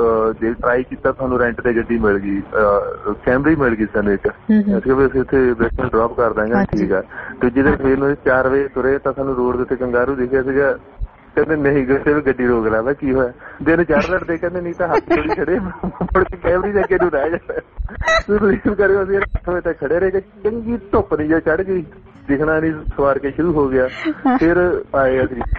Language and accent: Punjabi; Hoshiarpur, Punjab, India; ਜਿੱਦਾਂ ਹੁਣ ਕੋਈ ਸਾਨੂੰ ਕਹੇ ਕਿ ਤੁਸੀਂ ਕਿੱਥੋਂ ਆ ਮੈਂ ਕਹਿੰਦਾ ਮੈਂ ਹੁਸ਼ਿਆਰਪੁਰ ਤੋਂ ਤੁਸੀਂ ਰਿਸ਼ਤੇਦਾਰੀਆਂ ਕੱਢਣ ਲੱਗ ਪਓ